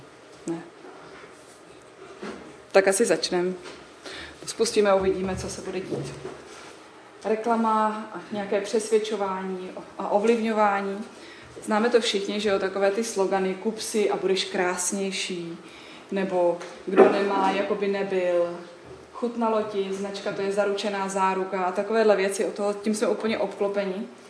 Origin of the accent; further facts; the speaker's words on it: Vysočina Region, Czechia; pocházím z Vysočiny, nejsem Brňačka a jsem teda sestra Salesiánka už dlouhou dobu.